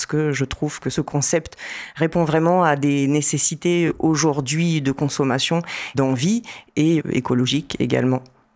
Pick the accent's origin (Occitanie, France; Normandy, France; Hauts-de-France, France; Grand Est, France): Normandy, France; en Normandie, d'où je viens. Je viens de Normandie, il y a une culture très développée de la seconde main, du vide-grenier.